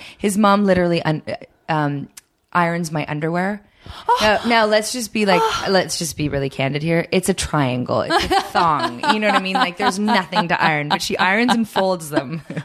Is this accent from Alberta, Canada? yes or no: no; Toronto, Ontario, Canada; And my brother and I, we grew up in Toronto.